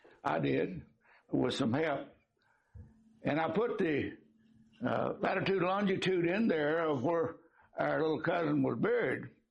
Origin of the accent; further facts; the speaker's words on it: Nacogdoches, Texas, United States; We're from Nacogdoches, and our family is buried at Old North Church, which is the oldest church in Texas, existing church, up north of Nacogdoches, about 2 or 3 miles.